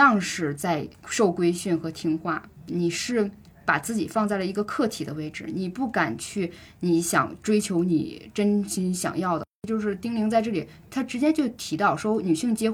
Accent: Northeast China, China; 我是东北的

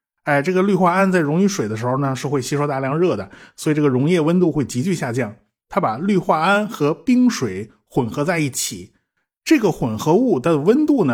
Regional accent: China; 华氏度这个温标系统啊，我们中国人几乎是用不着啊

